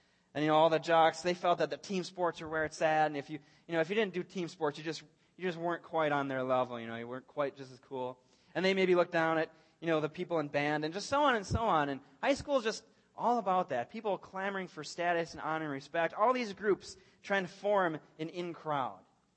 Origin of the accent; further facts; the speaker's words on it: Blaine, Minnesota, United States; now in St. Francis, United States; And I grew up in Blaine. I grew up on 65 and 105th down there by Gasoline Alley. And before high school, I actually moved up to St. Francis, which is a lot like Blaine